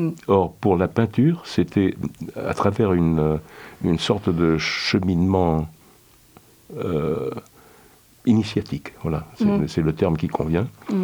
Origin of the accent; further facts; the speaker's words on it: France; also born or lived in Madrid; je suis né donc à Madrid à l'âge de 3 mois et demi. Mes parents me ramènent en France.